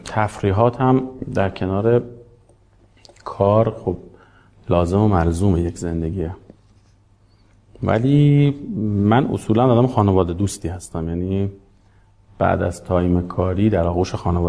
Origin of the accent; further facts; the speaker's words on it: Ahvaz, Khuzestan, Iran; also born or lived in Tonekabon / Kerman; جنگ زده یعنی از اهواز کوچ کردیم به تونکابون شهسوار.